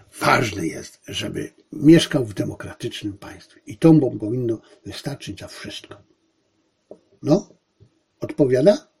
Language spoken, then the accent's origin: Polish; Zabrze, Silesian Voivodeship, Poland; ja, powtarzam, pochodzę ze Śląska, z Zabrza, w którym autochtonów po wojnie była minimalna ilość, to byli głównie górnicy.